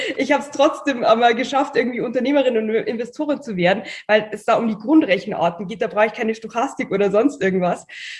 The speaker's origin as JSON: {"language": "German", "region": "Bavaria", "country": "Germany", "accent": "Bavarian", "said": "hatte dann auch noch meinen bayerischen Akzent"}